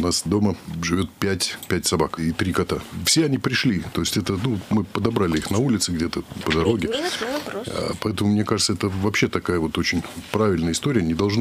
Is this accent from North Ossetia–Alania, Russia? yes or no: no; Saint Petersburg, Russia; И вот в моем родном городе Санкт-Петербурге